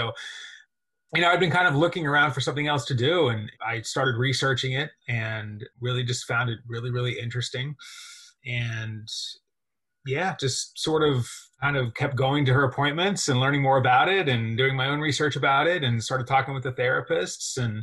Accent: Oklahoma City, Oklahoma, United States; No, I'm from the Oklahoma City area. I live in a small town, actually not really a small town much anymore.

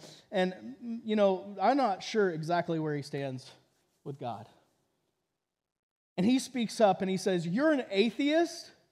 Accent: Texas, United States; also born or lived in Oregon; I lived in Oregon for 10 years. I grew up in Texas.

